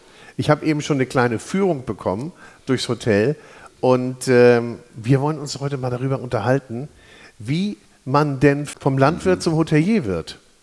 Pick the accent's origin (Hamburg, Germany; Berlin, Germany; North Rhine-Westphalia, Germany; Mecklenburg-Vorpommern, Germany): Hamburg, Germany; Ich sage ja Moin als Hamburger